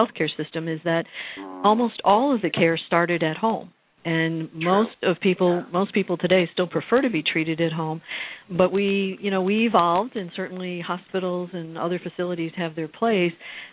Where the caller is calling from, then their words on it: Sunrise, Florida, United States; I'm calling from Sunrise, Florida, which is our franchisor headquarters, and that's just west of Fort Lauderdale.